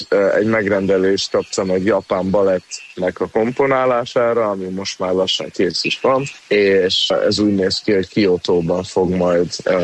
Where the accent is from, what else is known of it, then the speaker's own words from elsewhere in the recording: Gyöngyös, Heves, Hungary; mivel édesanyám ugye gyöngyösi, és a nagyszüleim is, hát félig ott nőttem fel